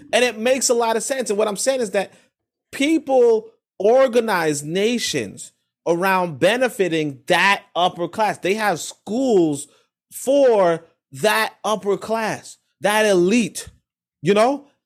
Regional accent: New York, United States; you know, I'm from New York. I so we don't have that great opinion of George Bush.

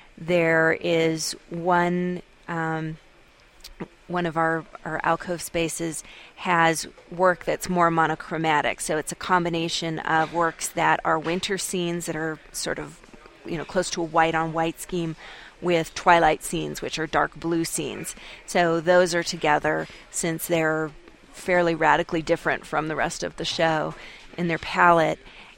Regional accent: Boise, Idaho, United States; also born or lived in Philadelphia; Well, I'm originally from Boise, Idaho, and I missed living in the mountains and the high desert.

